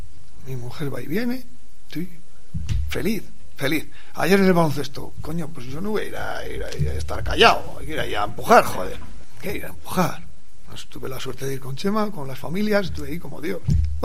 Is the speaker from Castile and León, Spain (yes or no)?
yes; Salas de los Infantes, Castile and León, Spain; yo aquí soy de aquí, de Salas de los Infantes, de un pueblo pequeño de Burgos, casado en Quintanar, otro pueblo metido ahí en la sierra